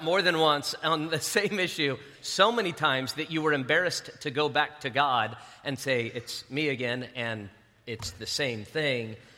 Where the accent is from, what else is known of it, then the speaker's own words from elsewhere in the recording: Las Vegas, Nevada, United States; I'm from Las Vegas.